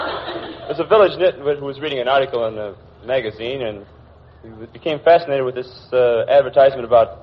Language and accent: English; Chicago, Illinois, United States; Hello, Chicago, Illinois.